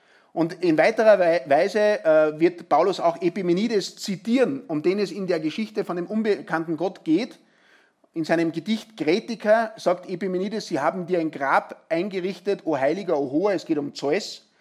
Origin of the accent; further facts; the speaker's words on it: Austria; Das ist so, wie wenn ich als Österreicher in die Schweiz komme